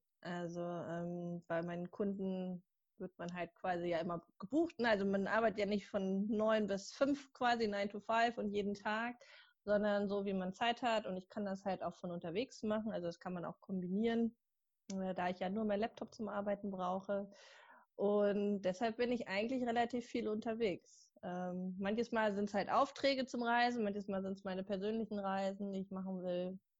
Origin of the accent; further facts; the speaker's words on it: Hamburg, Germany; Ich komme aus Hamburg.